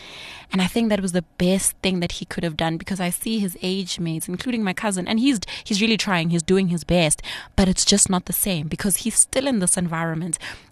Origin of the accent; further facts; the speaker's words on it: Soweto, Gauteng, South Africa; I grew up in Soweto